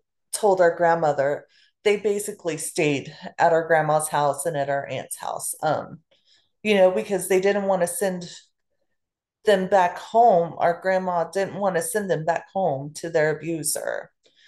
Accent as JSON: {"language": "English", "town": "Killeen", "region": "Texas", "country": "United States", "tie": "born or raised there", "said": "We grew up in Killeen, Texas. Our mom was a single mother when we were really little."}